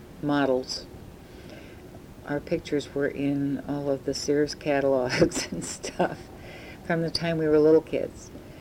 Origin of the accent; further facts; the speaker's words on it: Evanston, Illinois, United States; also born or lived in Chicago; I was born in Chicago and grew up in Evanston.